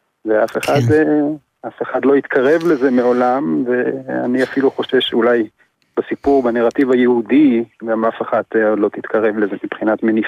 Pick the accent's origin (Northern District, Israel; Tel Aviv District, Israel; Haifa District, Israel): Northern District, Israel; Kvutzat Kinneret; נולדתי בקבוצת כנרת, שני הוריי הם כנרתים, אני ככה כנרתי גאה.